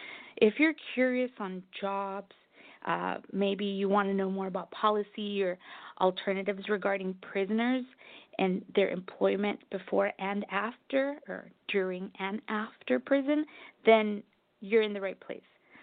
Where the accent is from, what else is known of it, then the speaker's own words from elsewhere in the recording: Laredo, Texas, United States; I'm from Laredo, Texas. I don't know if you're familiar with that.